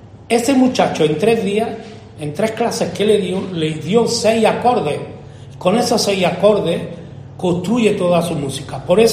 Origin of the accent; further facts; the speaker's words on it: Valdovino, Galicia, Spain; ahora yo tengo el honor de poder presentarlo en mi tierra y dentro del marco que es el Festival de Valdovino.